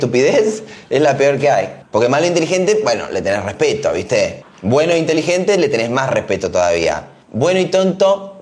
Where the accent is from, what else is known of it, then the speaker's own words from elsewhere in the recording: Córdoba, Argentina; los argentinos, no sé, yo que vengo de Córdoba